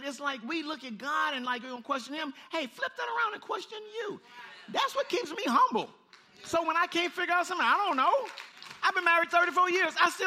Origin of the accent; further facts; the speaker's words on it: Compton, California, United States; For the ones just meeting me, I'm from Compton, okay, and every now and then, just that.